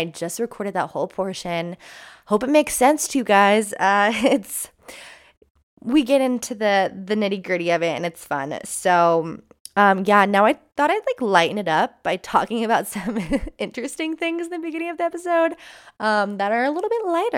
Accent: California, United States; If you know about where I'm from, so I'm from the high desert of California.

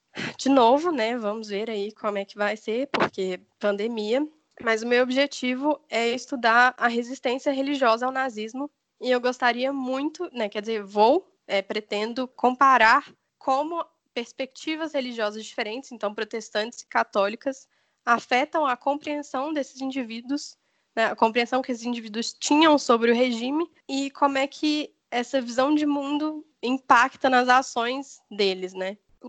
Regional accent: Divinópolis, Minas Gerais, Brazil; born there; now in Belo Horizonte, Brazil; eu tenho 22 anos, eu sou capricorniana. Eu nasci em Divinópolis, mas eu já moro em Belo Horizonte, tem uns bons 14 anos aí.

